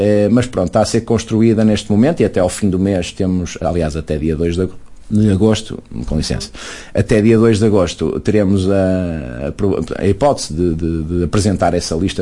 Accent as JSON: {"language": "Portuguese", "town": "Senhora da Hora", "region": "Norte", "country": "Portugal", "tie": "born or raised there", "said": "eu sou nascido e criado na Senhora da Hora e também conheço muita gente na Senhora da Hora e muita gente me conhece"}